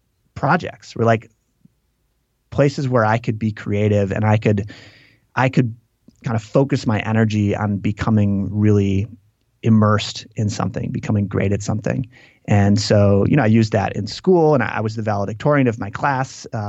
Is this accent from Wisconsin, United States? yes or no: yes; Green Lake, Wisconsin, United States; So I grew up in this town called Green Lake, which is on a lake